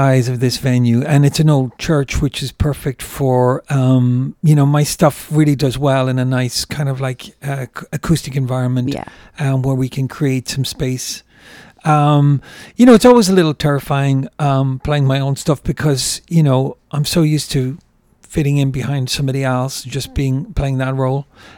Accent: Ireland; moved away as an adult; now in New York, United States; I'm originally from Ireland, and when I moved to New York in the 90s and I started working with artists

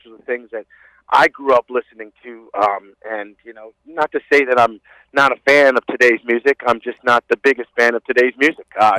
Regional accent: Allentown, Pennsylvania, United States; I'm from Allentown, Pennsylvania. Born and raised, went to William Allen High School.

